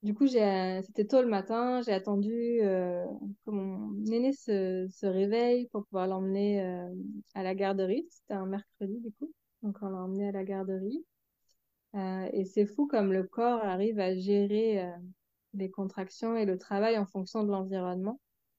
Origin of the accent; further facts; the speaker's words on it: Normandy, France; Oui, alors moi, je suis normande